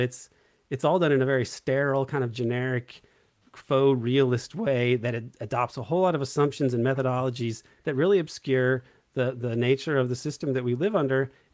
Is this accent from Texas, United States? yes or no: no; Indiana, United States; I'm from Southern Indiana, so I've known more conservative people my whole life.